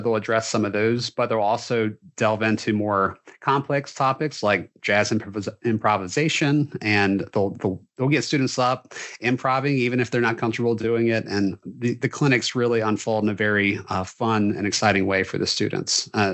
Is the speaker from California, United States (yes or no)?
no; Virginia, United States; And these bands used to come to my hometown. If we were up at an event in Hampton Roads, I would see them in the parades